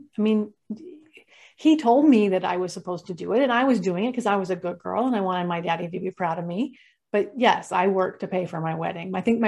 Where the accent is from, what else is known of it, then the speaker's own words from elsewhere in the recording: California, United States; We went back. I grew up in California. We went back to California and he lived in North Carolina.